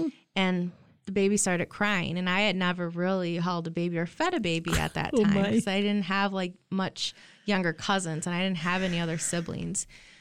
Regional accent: DeWitt, Michigan, United States; also born or lived in Lansing, Michigan; So I was born in Lansing, Michigan, and I moved to DeWitt when I was about 9 years old.

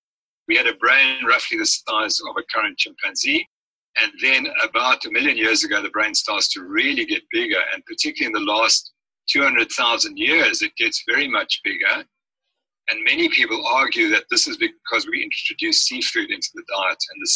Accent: South Africa; Again, because I'm a South African, I'm very proud of our paleontological history.

